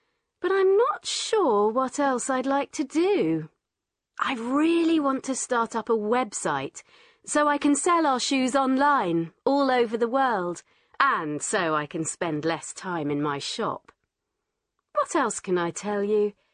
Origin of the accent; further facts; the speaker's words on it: London, United Kingdom; my grandparents were from Italy, but I'm English. I've always lived in London because I really like it here. It's an expensive city, but it has lots to offer. I don't think I'd like to live anywhere else. I'm 28